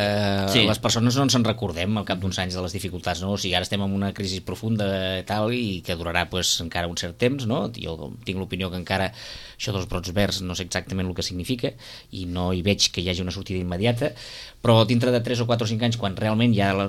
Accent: Sitges, Catalonia, Spain; nosaltres mateixos, que som els de Sitges

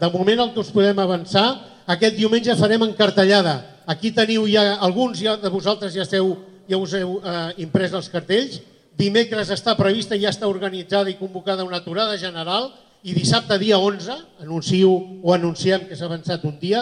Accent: Catalonia, Spain; d'una part dels seus ciutadans europeus, que som els catalans

